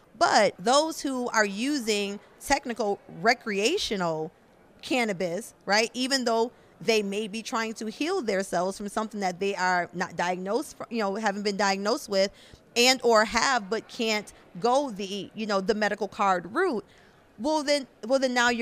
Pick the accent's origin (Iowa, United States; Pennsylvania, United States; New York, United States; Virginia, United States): New York, United States; Buffalo; now in Austin, United States; So originally I am from Buffalo, New York.